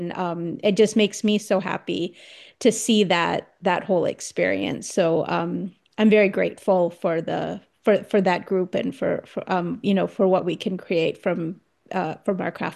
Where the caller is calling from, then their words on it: Saratoga, California, United States; So I'm actually in Saratoga, so I'm in the South Bay.